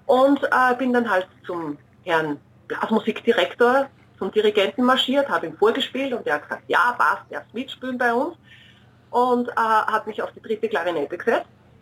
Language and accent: German; Upper Austria, Austria; born there; Ich bin gebürtige Oberösterreicherin.